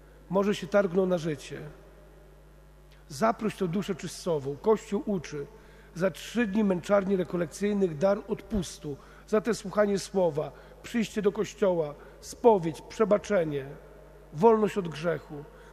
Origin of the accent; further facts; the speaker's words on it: Międzyrzec Podlaski, Lublin Voivodeship, Poland; W Międzyrzecu, skąd pochodzę